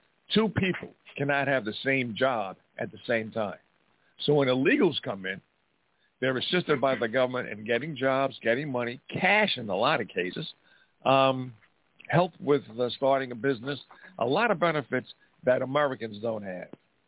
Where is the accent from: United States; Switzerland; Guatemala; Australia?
Guatemala; and I am from Guatemala.